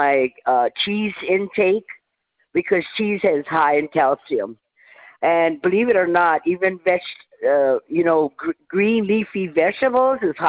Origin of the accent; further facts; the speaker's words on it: Hawaii, United States; I grew up in Hawaii, and it's generally a warmer temperature, right, all year round.